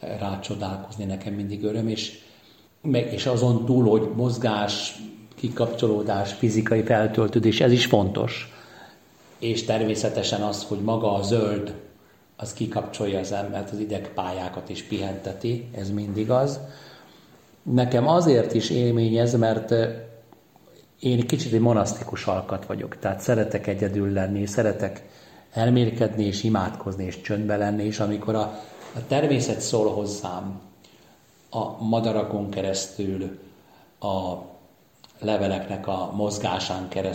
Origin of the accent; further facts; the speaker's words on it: Hungary; És nagyon szeretem a Váci Egyházmegyét. Itt nőttem föl.